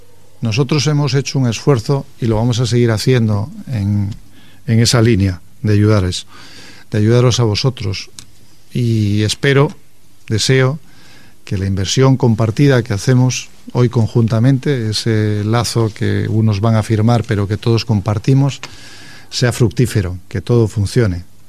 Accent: Suances, Cantabria, Spain; yo soy de Suances, así que soy pejino como vosotros

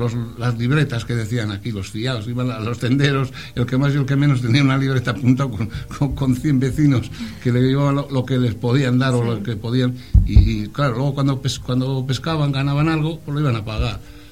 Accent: Laredo, Cantabria, Spain; born there; Yo nací en La Rayusera, que será la calle más típica de Laredo.

